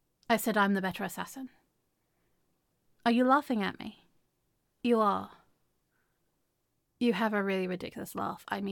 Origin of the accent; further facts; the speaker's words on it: England, United Kingdom; That's fine. I'm English.